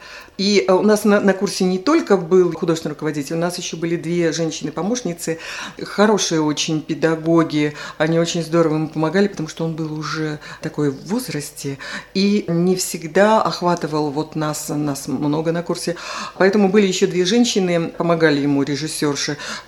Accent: Belarus; moved away as an adult; also born or lived in Moscow; Вот я была из Беларуси

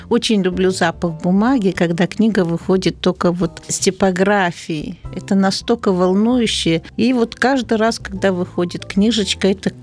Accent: Konotop, Gomel Region, Belarus; я родом из Гомельской области, Наравлянский район, деревня Конотоп.

